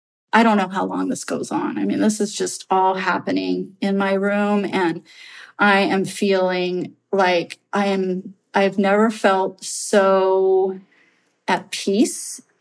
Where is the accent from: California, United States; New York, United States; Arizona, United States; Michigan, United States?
California, United States; Redwood City; born there; And the reason is because I was born in Redwood City.